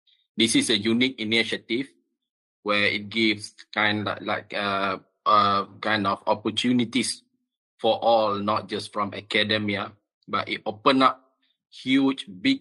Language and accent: English; Malaysia; I'm from Malaysia, a very small country at the Southeast Asia, neighboring to Singapore, Thailand, as well as Indonesia.